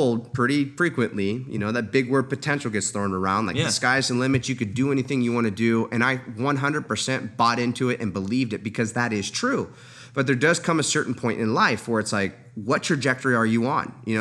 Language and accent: English; Huntington Beach, California, United States; Born in California, yep. I was born technically in Long Beach and grew up in Huntington Beach.